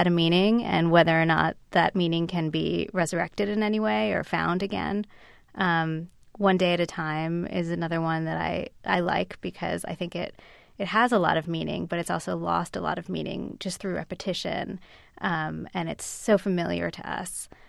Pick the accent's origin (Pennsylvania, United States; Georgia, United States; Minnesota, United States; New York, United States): Pennsylvania, United States; Philadelphia; there was a store right off of South Street for a while where we grew up in Philadelphia